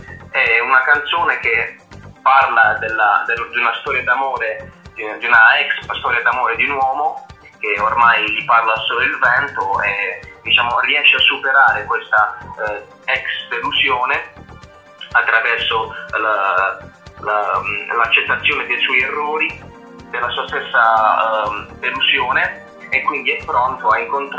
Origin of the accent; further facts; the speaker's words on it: Bari, Apulia, Italy; born there; now in Andria, Italy; Sono nato a Bari, ma principalmente vivo ad Andria.